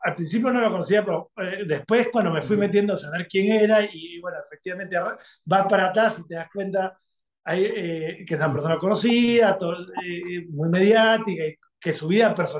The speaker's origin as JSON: {"language": "Spanish", "country": "Peru", "also_born_or_lived": "Argentina", "said": "Aunque soy peruano"}